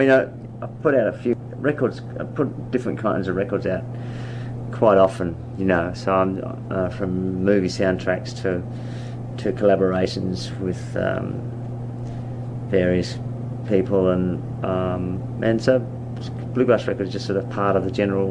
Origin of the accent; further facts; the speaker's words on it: Adelaide, South Australia, Australia; I was going to folk clubs in my hometown of Adelaide in 74, so that music was around.